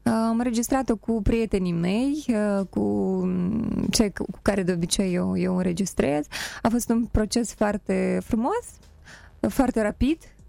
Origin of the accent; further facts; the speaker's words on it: Moldova; born there; Sunt mândră că m-am născut în Republica Moldova, chiar dacă nu e așa de ușor aici.